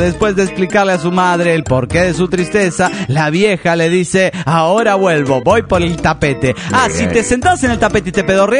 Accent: Toluca, State of Mexico, Mexico; Soy el locochón de Toluca, México.

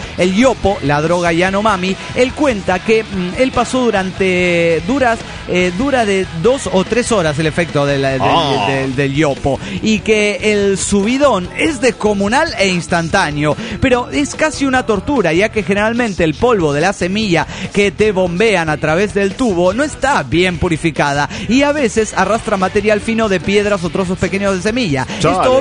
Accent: Buenos Aires, Argentina; aquí pasa el próximo en Buenos Aires, Argentina. Pues sí, lo paso en mi tierra natal.

